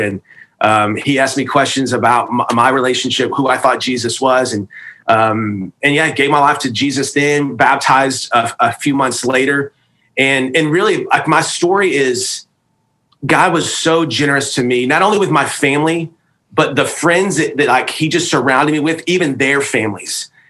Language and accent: English; Dallas, Texas, United States; Yeah, so originally from the Dallas, Texas area, grew up there, North Dallas, just incredibly blessed to be in a fa